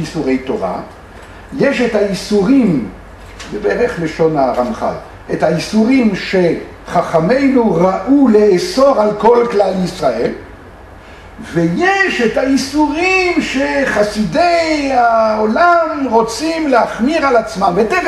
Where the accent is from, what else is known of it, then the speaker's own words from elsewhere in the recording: France; now in Israel; אני כצרפתי במקום יודע מה זה יין